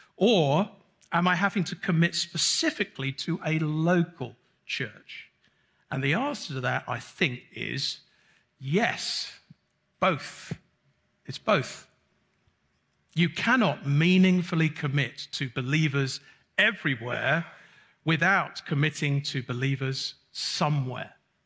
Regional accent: United Kingdom; I'm not only am I an introvert, I'm British.

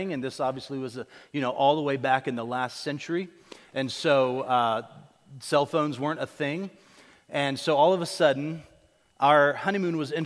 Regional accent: Florida, United States; Now, I'm born and raised in Florida

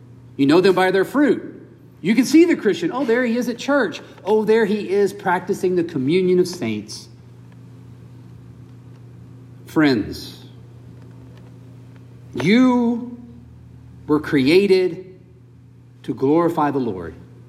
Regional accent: the South, United States; accent: Southern; growing up in the Bible Belt in the South. You might not hear my Southern accent any longer.

